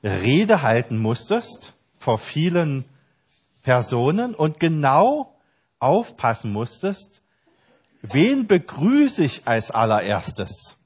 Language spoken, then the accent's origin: German; Germany; now in Austria; Bei uns in Deutschland heißt es Bundeswehr, hier Bundesheer, ja.